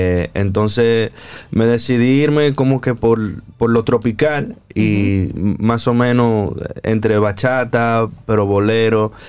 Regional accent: New York City, New York, United States; soy nacido y criado en Nueva York al final. Y me fui conectando con mis raíces a través de la música.

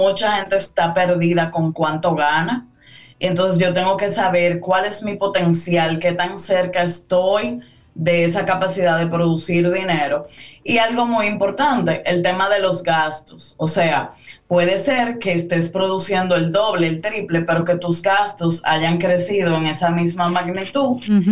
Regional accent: Dominican Republic; Como dominicanos somos muy dados a tener todo

